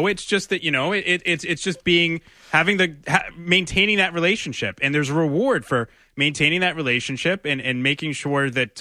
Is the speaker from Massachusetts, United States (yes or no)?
yes; Lynn, Massachusetts, United States; I don't live there anymore, but that's where I grew up.